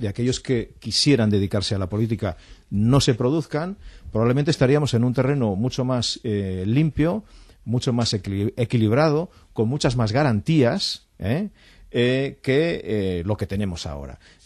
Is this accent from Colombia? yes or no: no; Spain